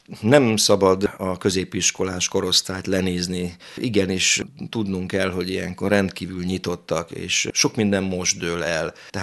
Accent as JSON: {"language": "Hungarian", "town": "Zalaegerszeg", "region": "Zala", "country": "Hungary", "tie": "born there", "said": "Hát én zalaegerszegi születésű vagyok, igen régen, a 8-ban születtem"}